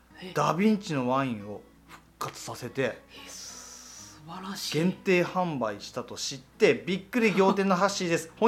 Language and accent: Japanese; Hokkaido, Japan; born there; now in Osaka, Japan; 北海道生まれ、大阪歴12年、歯科技工をなりわいに、お酒と料理をこよなく愛するプロキッチンドランカー。